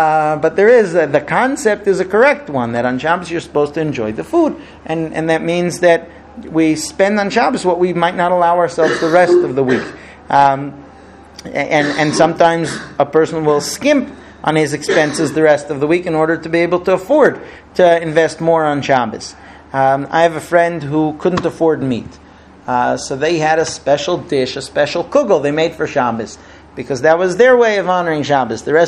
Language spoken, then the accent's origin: English; United States; because we're American Ashkenazi.